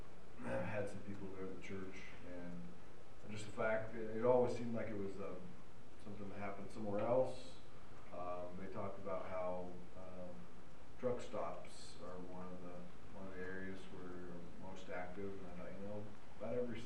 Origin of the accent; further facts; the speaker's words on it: Sherman, Illinois, United States; from Sherman, Illinois, South of Springfield